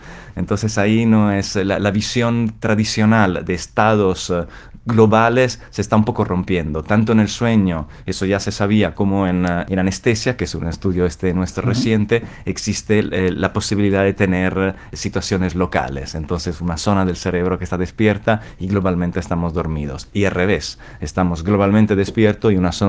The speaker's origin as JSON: {"language": "Spanish", "town": "Milan", "region": "Lombardy", "country": "Italy", "tie": "born or raised there", "said": "Hay una clara conexión con mi ciudad de origen."}